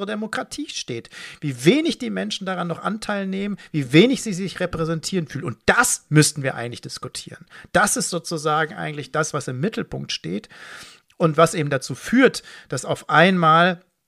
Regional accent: Dortmund, North Rhine-Westphalia, Germany; in Dortmund, man spricht ja mal von, also meiner Heimatstadt, von der Herzkammer der Sozialdemokratie. Das ist sie natürlich schon längst nicht mehr.

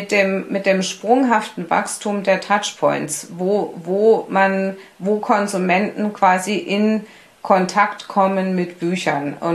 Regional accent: Berlin, Germany; Ich bin ja gebürtige Berlinerin und ich war damals in Berlin Krankengymnastin.

